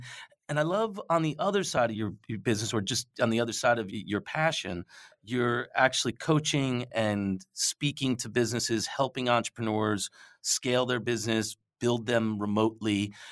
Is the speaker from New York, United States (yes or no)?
yes; New York City, New York, United States; now in Burlington, United States; And you know, and I came from New York City, so same kind of experience.